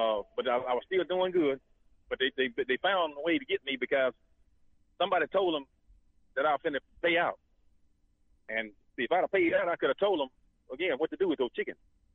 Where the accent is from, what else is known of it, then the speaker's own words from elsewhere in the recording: Forest, Mississippi, United States; For I'm from Forest, Mississippi, is ranked number four in the whole United States in poultry, chickens.